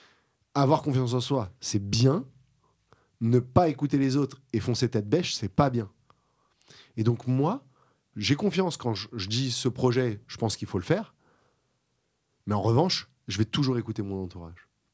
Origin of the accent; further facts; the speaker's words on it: Paris, Île-de-France, France; j'ai grandi à Paris jusqu'à mes 8 ans à peu près, 7-8 ans